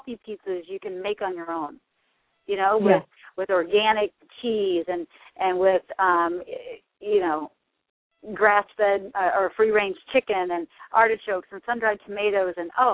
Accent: Texas, United States; growing up in Texas, I mean, we drank Dr. Pepper. My mom cooked everything out of the Fry Daddy.

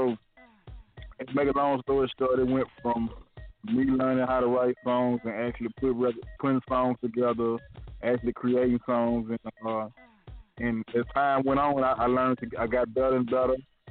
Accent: Mobile, Alabama, United States; I'm really from Mobile, Alabama. You know what I'm saying? The bottom of the map

